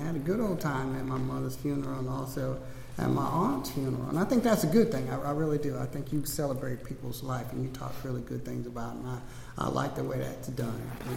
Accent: Louisiana, United States; And I'm from Louisiana. My people are from New Orleans.

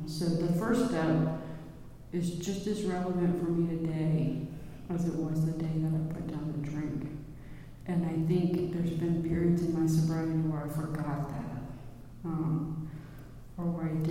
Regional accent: Virginia, United States; Oh, yeah, I live here. You know, I'm from Virginia.

